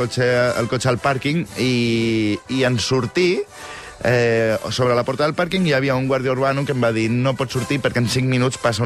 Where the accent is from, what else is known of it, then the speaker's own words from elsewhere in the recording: Badalona, Catalonia, Spain; Potser no, bueno, soc de Badalona, m'agrada una mica, però...